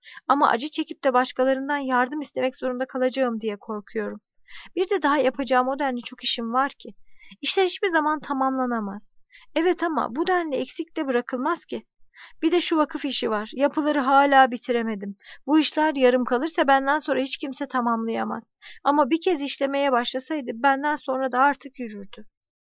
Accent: Istanbul, Turkey; Doğma büyüme İstanbulluyum. Bunca yıldır bu kentte yaşadım.

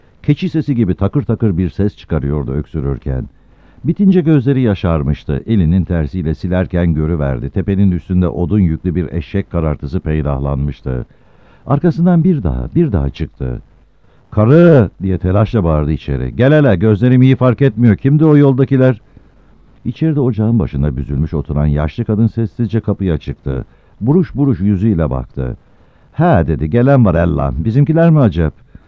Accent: Kapılı, Ankara, Turkey; also born or lived in Ömerler; 1926 yılında Sazılar yakınındaki Ömerler köyünde doğdum. 3 yaşımdayken babamın köyü olan Beypazarı'na bağlı Kapılı köyüne göçtük. Orada büyüdüm.

